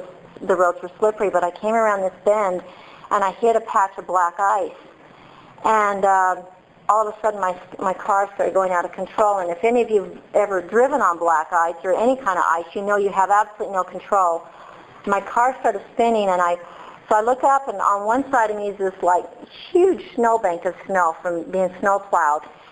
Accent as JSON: {"language": "English", "region": "Utah", "country": "United States", "tie": "born or raised there", "said": "I grew up in Utah. And so I lived in the mountains in the snow"}